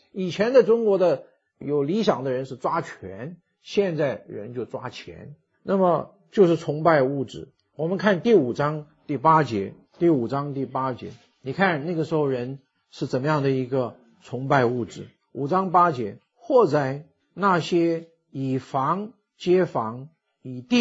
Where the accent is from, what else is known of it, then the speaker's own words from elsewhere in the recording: Taiwan; 我记得我自己成长的，我回想我在台湾这个环境成长，50年代60年代的时候台湾还是很穷